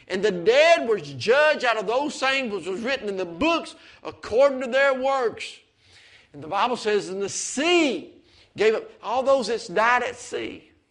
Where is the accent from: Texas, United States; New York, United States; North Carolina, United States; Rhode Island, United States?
North Carolina, United States; Andrews; born there; And it says, in Andrews, North Carolina, on March the 3rd, 1965 … was born